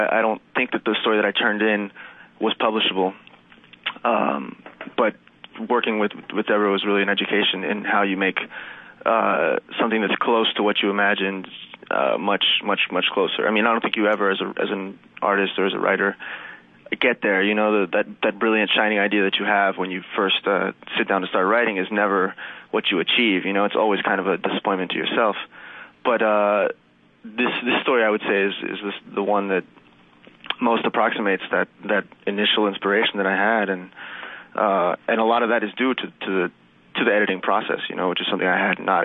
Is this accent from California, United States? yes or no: no; Birmingham, Alabama, United States; That's right. I grew up in Alabama from age like 3 till 17, 18.